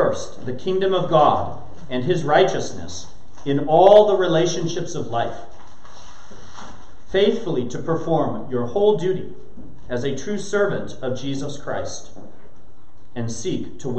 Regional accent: United States; As an American myself, it's been my observation that Americans have a keen sense of privacy.

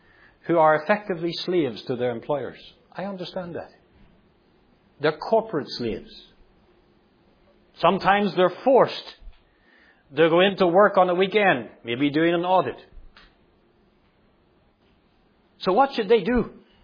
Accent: Northern Ireland, United Kingdom; As I said earlier, I grew up in Northern Ireland.

